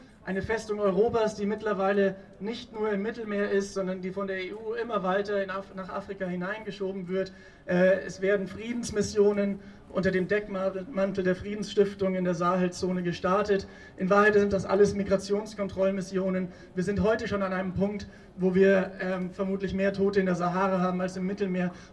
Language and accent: German; Bavaria, Germany; Ich komme aus Bayern.